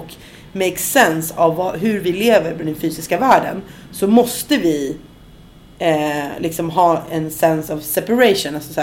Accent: Sweden; Jag är svensk och jag har latinamerikansk påbrå

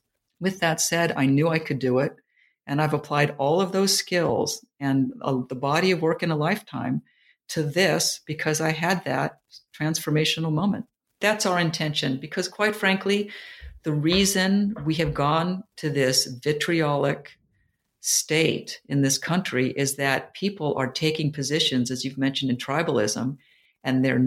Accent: California, United States; I just ended up with them because I was from Silicon Valley and I was from Stanford. That's what we did in Silicon Valley.

